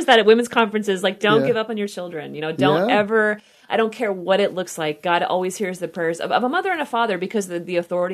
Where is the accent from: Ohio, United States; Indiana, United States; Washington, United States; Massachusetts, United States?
Washington, United States; I grew up in Washington State, the rainy Pacific Northwest, and so that's why I love coffee. And my parents are from South Texas and very faithful Catholics.